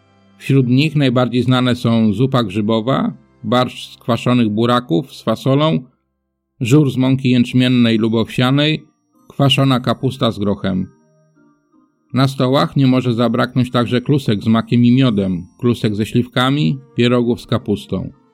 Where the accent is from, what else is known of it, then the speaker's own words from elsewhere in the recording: Wrocław, Lower Silesian Voivodeship, Poland; mieszkańcy mojego rodzinnego miasta, czyli Wrocławia